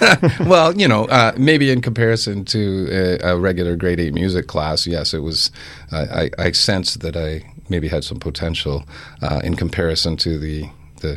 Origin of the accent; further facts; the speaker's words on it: Burlington, Ontario, Canada; actually I grew up in Burlington, so I contacted